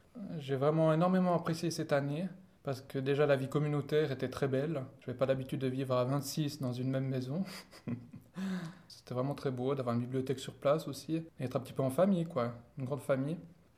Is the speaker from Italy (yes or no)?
no; Switzerland; je viens de Suisse.